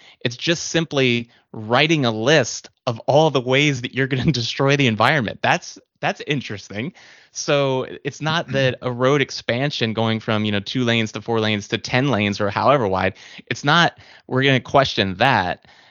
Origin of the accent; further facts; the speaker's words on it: Virginia, United States; So growing up in Northern Virginia, the suburbs of Washington, D.C., I was very familiar with traffic.